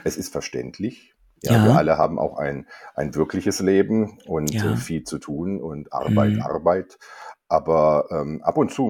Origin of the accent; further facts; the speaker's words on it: Germany; ich bin Deutscher, ich habe natürlich keine Ahnung vom Dritten Reich.